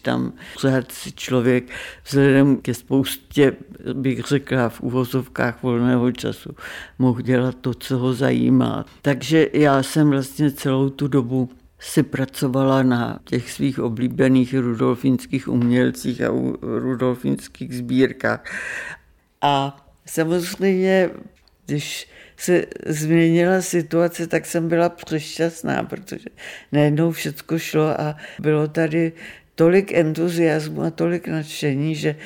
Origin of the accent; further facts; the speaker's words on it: Prague, Czechia; Já jsem narozená v Praze a jsem Pražák. Já skutečně jsem nikdy v životě nemohla emigrovat, protože já, když jsem dlouhou dobu mimo Prahu, tak dostanu to, čemu Němci říkají Heimweh